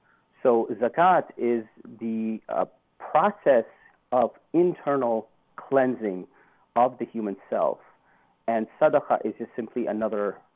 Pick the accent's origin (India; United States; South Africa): India; or my home country, India, can we really, really appreciate the how poor people are in the rest of the world.